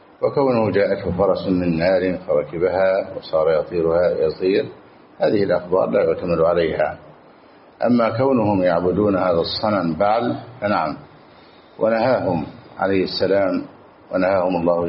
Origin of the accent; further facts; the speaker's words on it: Egypt; حتى عندنا في مصر